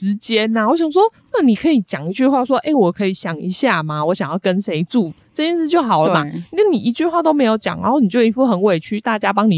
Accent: Italy; 我就是意大利人，嗯，意大利人讲话真的就是这样，就是带很多手势，嗯，然后讲话可能比较大声，嗯，因为我们全家都是这样，

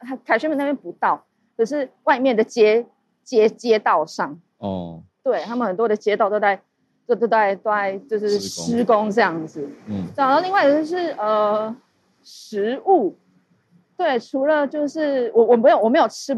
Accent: Taiwan; 然后我们就说我们不是日本人，我们是台湾人。

